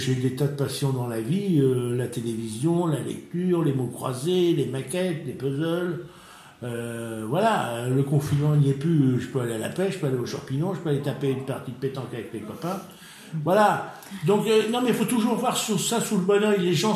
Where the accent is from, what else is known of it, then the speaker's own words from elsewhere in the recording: Versailles, Île-de-France, France; born there; je suis né à Versailles